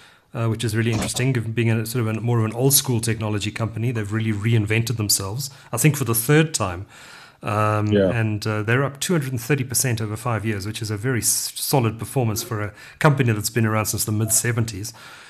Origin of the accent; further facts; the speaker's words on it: Durban, KwaZulu-Natal, South Africa; I grew up in Durban